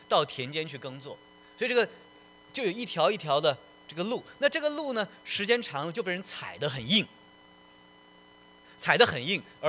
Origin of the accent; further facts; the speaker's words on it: China; 我们中国人可能是阡陌，是方的啊，就这么一点不同。